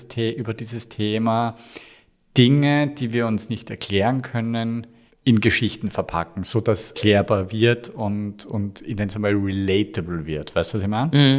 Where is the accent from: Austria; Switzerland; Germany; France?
Austria; Upper Austria; da wo ich herkomme, vom Traunsee